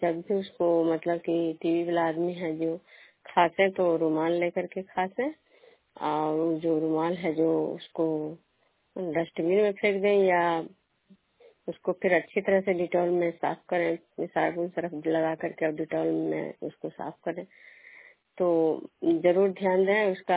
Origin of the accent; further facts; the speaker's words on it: Vishnupur, Bihar, India; मैं विष्णुपुर ग्राम खजरा पंचायत नालंदा जिला नगर नौसा प्रखंड के निवासी हूँ